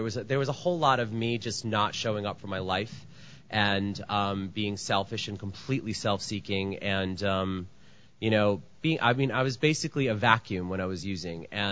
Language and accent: English; New York, United States; I grew up in New York. I live in New York.